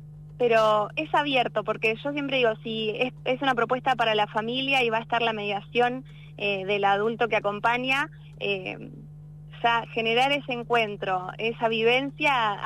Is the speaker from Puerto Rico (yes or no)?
no; Tandil, Buenos Aires Province, Argentina; salí de Tandil, Buenos Aires, que yo soy de allá